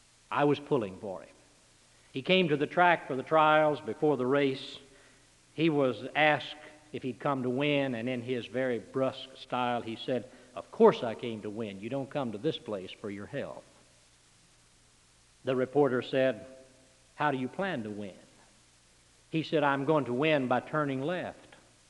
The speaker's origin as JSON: {"language": "English", "town": "Louisville", "region": "Kentucky", "country": "United States", "tie": "born or raised there", "said": "The Brickyard, just 100 miles about from my hometown of Louisville."}